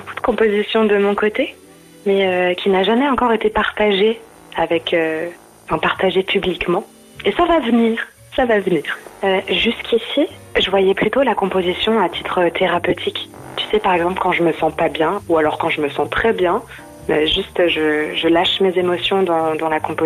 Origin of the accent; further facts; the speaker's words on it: Reims, Grand Est, France; born there; je suis née à Reims